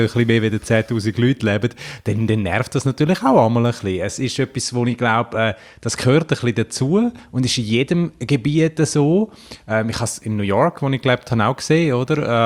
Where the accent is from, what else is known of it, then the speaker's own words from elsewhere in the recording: Davos, Grisons, Switzerland; Ja gut, gell, also jetzt bin ich auch von Davos, was auch ein grosser Tourismusort ist